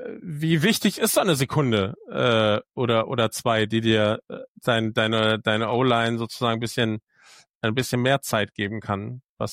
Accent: Bavaria, Germany; Das als Bayer

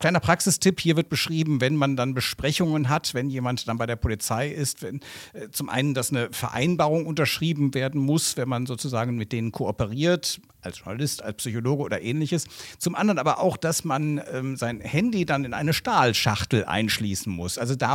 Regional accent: Cologne, North Rhine-Westphalia, Germany; beim Bundesamt für Verfassungsschutz, das ja in meiner Heimatstadt Köln ist

